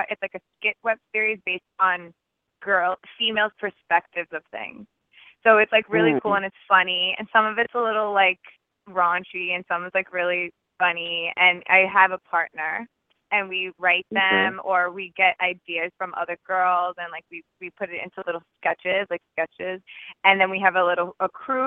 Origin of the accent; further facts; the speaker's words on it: New York, United States; now in Los Angeles, United States; Well, I love New York. New York is my hometown. It's always going to be my home. I'm, like, so proud to be from there.